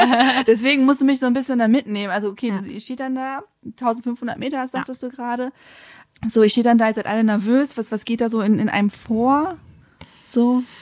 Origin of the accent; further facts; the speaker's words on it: North Rhine-Westphalia, Germany; Ich komme aus dem Münsterland, auch ein NRW-Kind.